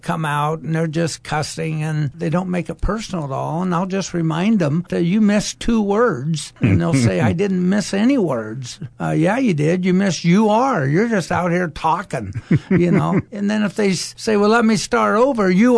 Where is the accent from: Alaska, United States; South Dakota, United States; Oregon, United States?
Oregon, United States; Cottage Grove; Well, I'm native Oregonian. I was born and raised in Cottage Grove, just south of Eugene, down there. Grew up there, and then after I graduated in 1961